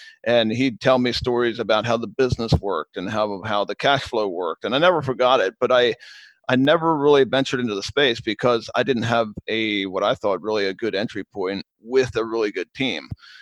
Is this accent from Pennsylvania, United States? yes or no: yes; Lancaster, Pennsylvania, United States; I brought the guys up to my hometown here in Lancaster, Pennsylvania.